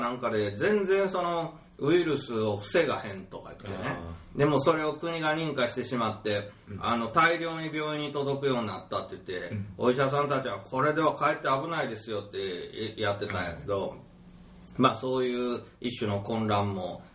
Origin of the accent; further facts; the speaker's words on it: Kansai, Japan; やっぱ関西人なんでね